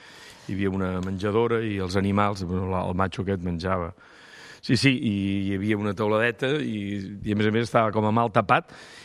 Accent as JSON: {"language": "Catalan", "town": "Vila-seca", "region": "Catalonia", "country": "Spain", "said": "nosaltres som de Vilaseca, que és una vila del camí, és una cruïlla, i a tocar 4 quilòmetres ja hi ha la platja."}